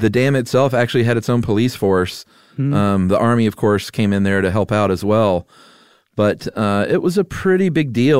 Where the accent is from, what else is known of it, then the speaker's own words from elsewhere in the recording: Atlanta, Georgia, United States; And I just thought it was so funny growing up in Atlanta.